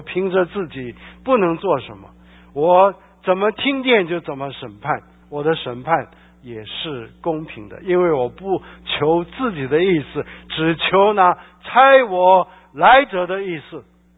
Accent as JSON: {"language": "Chinese", "country": "China", "said": "我们中国人是喜欢拉关系的，我们到处都去希望有一点关系，我们就要好做事。"}